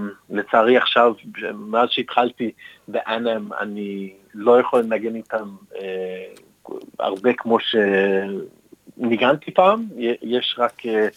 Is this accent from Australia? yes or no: yes; Australia; moved away as an adult; also born or lived in Israel; now in Germany; אני נולדתי בארץ, ההורים שלי ירדו בגיל צעיר שהייתי קטן, בגיל 3 הם באו לאוסטרליה, אז בעצם גדלתי באוסטרליה, אבל כן, בגיל 21 עברתי לגרמניה ללמוד אבו, וכן, נשארתי בגרמניה